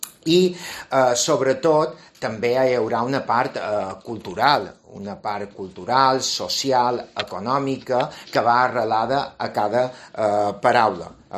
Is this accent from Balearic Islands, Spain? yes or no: yes; Andratx, Balearic Islands, Spain; Jo, com que som d'Esport d'Andrai, som de la mà